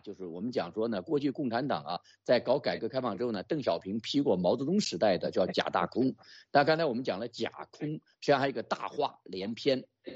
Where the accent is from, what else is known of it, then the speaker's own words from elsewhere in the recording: China; 我们中国人有句话叫“智大才疏”